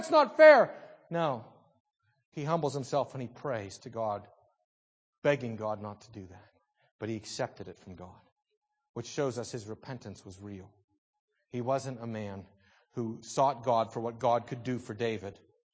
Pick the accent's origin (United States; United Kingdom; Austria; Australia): Austria; Salzburg; When I was a kid, growing up in Salzburg